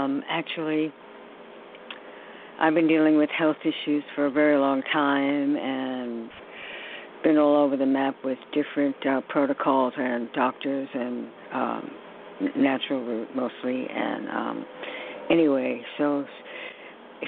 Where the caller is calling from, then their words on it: New York, United States; in New York.